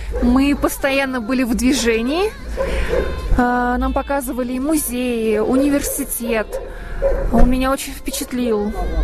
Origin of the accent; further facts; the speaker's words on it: Buryatia, Russia; Я приехала из России, из республики Бурятия.